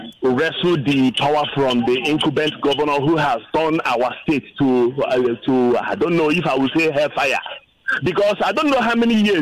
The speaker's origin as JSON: {"language": "English", "region": "Imo", "country": "Nigeria", "said": "So, I'm from Imo State."}